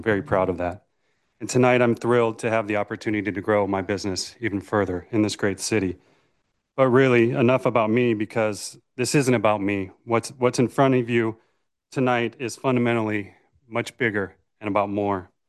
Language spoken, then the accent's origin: English; Alameda, California, United States; I was born and raised in Alameda